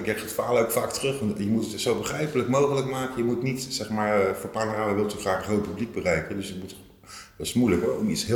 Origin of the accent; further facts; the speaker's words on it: Rotterdam, South Holland, Netherlands; now in Eindhoven, Netherlands; En ik ben echt wel een Rotterdammer en dan woon je ineens in Eindhoven